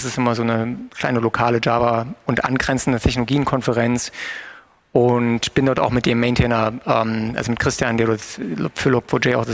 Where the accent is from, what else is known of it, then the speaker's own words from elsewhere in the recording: Dresden, Saxony, Germany; Und ich als Dresdner kam natürlich dann auch nicht umhin